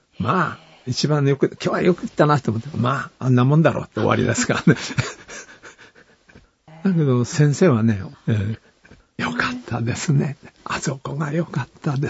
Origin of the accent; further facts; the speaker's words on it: Hokkaido, Japan; born there; まあ同じ北海道生まれの大先輩ですから